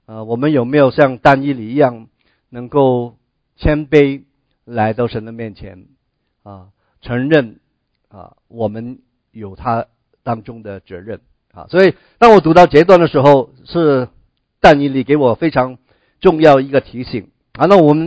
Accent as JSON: {"language": "Chinese", "country": "China", "lives_now": "abroad", "said": "特别我们中国人啊，我们也是身在异邦啊，我们也不是在自己的国家、自己的同胞的生活的圈子的里面啊。"}